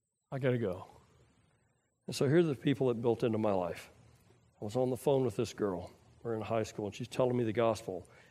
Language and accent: English; Texas, United States; I know Jesus. I'm a Texan. Of course I know. We're born knowing Jesus.